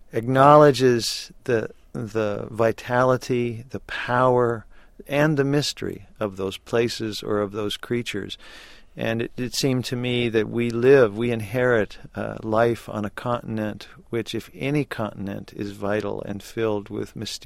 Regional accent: Ohio, United States; also born or lived in Tennessee; Well, I was born in Tennessee, but I left Tennessee as a child and grew up in Ohio. So really, my formative years were Midwestern.

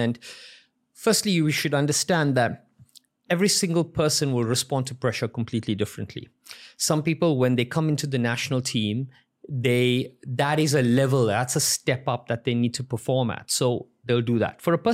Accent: South Africa; I grew up in South Africa and I grew up in an era where the cricketers were all tough.

